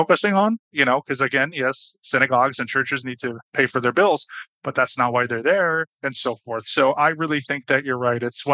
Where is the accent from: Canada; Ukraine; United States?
Canada; growing up in Canada